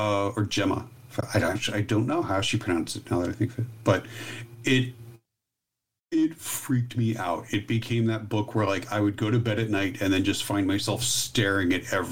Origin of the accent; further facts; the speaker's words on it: Maine, United States; Knee-jerk reaction to Stephen King, just because I grew up in Maine